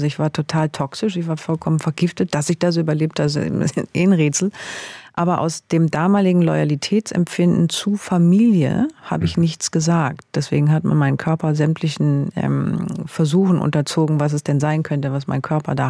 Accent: South Germany, Germany; Dann komme ich hier aus dem Süddeutschen, katholisch geprägt

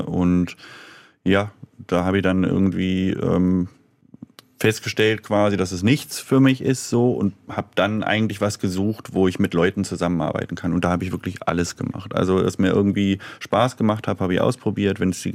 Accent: Hanover, Lower Saxony, Germany; Ja, genau, ich komme eigentlich aus Hannover.

